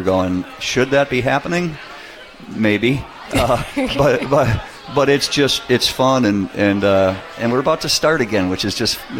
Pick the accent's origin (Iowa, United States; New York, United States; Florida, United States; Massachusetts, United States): Massachusetts, United States; Boston; And I grew up in Boston going to Fenway my whole life, so I'm not just a homer.